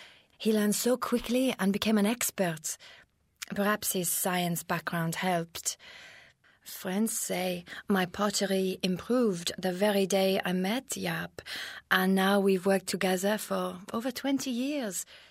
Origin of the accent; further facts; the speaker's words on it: Provence-Alpes-Côte d'Azur, France; I've lived in this village all my life. I was born here.